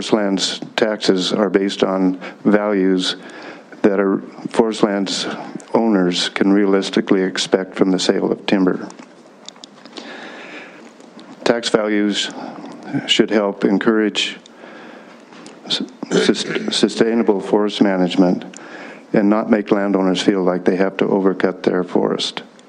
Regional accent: Helmville, Montana, United States; I'm from Helmville, a private landowner.

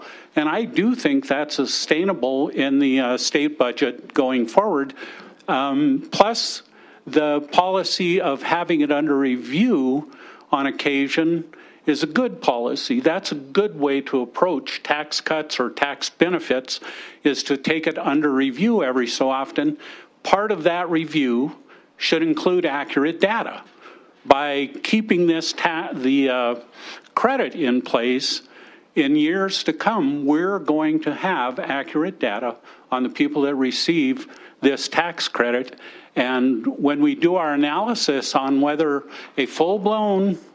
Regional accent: Havre, Montana, United States; I grew up in Havre. One of the neighboring counties is Liberty County.

